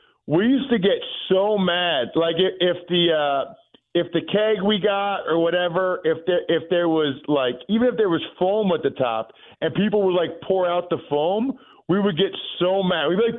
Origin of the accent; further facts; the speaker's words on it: Reading, Pennsylvania, United States; so I was from Reading, Pennsylvania, way before I went to Princeton when I was 18 years old, right?